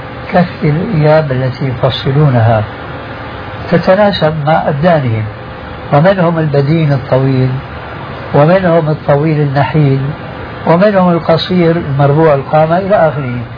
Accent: Syria; هذا التعامل ما يسمى بخلو رجم أو الفروغية عندنا في سوريا المسلمون لا يعرفونها قديما.

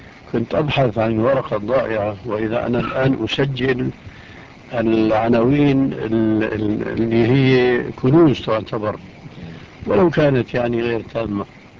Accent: Syria; وكما يقولون عندنا في الشام بلا طول سيرة

